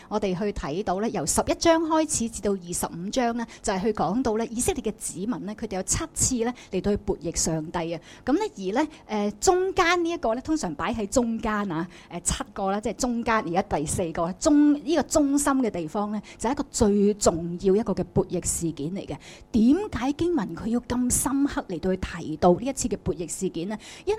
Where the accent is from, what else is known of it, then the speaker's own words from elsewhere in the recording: Hong Kong; 我哋香港人曾几何时係被呢个信心危机冲击得好大。